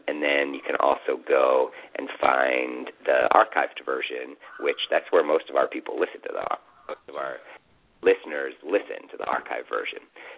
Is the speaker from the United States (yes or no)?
yes; Philadelphia, Pennsylvania, United States; I'm from Philadelphia, as he is.